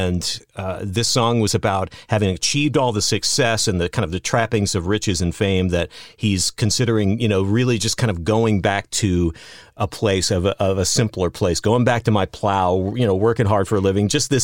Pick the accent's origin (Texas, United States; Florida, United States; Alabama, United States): Texas, United States; Now, I grew up in Texas, and there is such a thing as the Texas horned frog